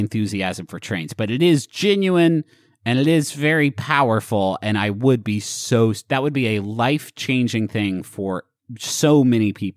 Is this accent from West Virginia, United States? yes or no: yes; Huntington, West Virginia, United States; Growing up in Huntington, there was...